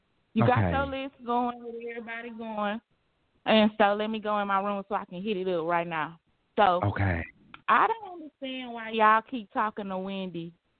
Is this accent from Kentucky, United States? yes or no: no; Houston, Texas, United States; Megan, I'm from Houston, Texas. Too.